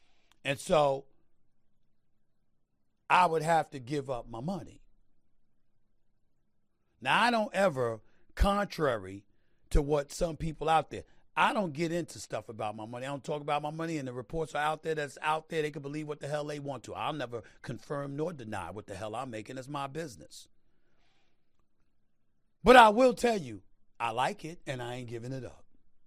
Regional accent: United States; I love America. I'm an American. I'm a black man first and foremost, but I'm an American.

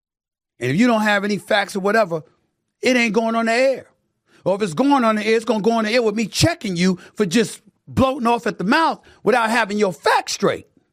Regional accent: Hollis, New York, United States; I didn't see anybody get shot and killed when I was growing up in Hollis, Queens in the 70s and 80s.

